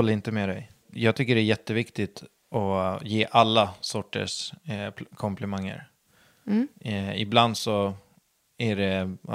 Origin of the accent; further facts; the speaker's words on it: Södertälje, Stockholm County, Sweden; för mig var det ju så här att jag är uppvuxen på landet utanför Södertälje.